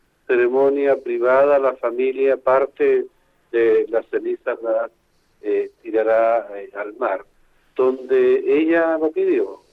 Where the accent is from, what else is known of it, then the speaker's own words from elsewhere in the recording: Tomé, Biobío, Chile; cuando uno recorre Chile y pregunta de dónde eres, y uno dice de Tomé